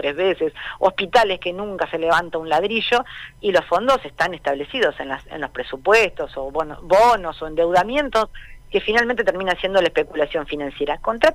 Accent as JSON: {"language": "Spanish", "region": "Neuquén", "country": "Argentina", "tie": "born or raised there", "said": "Soy neuquina, me he criado siempre hablando de estas carencias"}